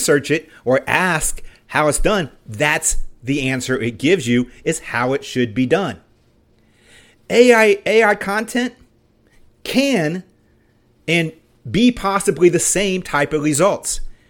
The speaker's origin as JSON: {"language": "English", "region": "Appalachia", "country": "United States", "tie": "born or raised there", "said": "I mean, I grew up in Appalachia area, and we love tall tales"}